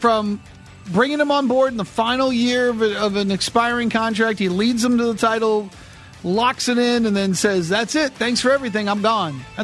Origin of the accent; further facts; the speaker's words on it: Los Angeles, California, United States; I still have my heart set of playing in, you know, L.A., in my hometown.